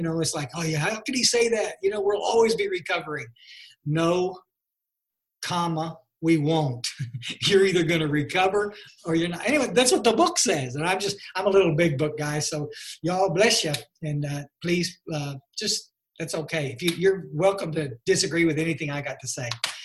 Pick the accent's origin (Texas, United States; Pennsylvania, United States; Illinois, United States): Texas, United States; Ingram; I'm from Ingram, Texas.